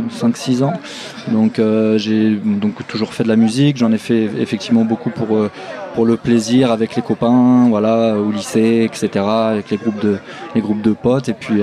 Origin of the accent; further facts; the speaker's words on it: Netreville, France; donc moi je suis un enfant de Netreville, donc je suis né à Netreville, j'ai passé toute ma jeunesse ici.